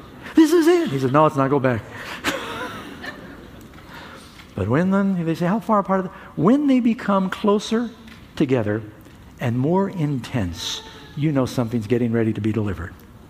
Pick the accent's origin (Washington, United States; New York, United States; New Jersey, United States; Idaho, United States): New York, United States; New York City; I grew up in New York City, and it was like driving in New York City for forever, and you're still there.